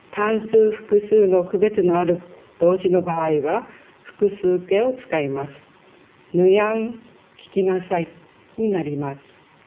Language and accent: Japanese; Shiranuka, Hokkaido, Japan; 今週も私の地元白ぬか町生活館からお送りいたします。